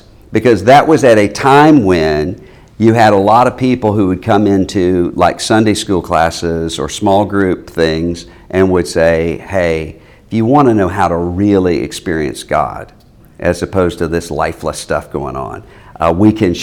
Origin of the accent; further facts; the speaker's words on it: Mississippi, United States; they moved back to my home state of Mississippi.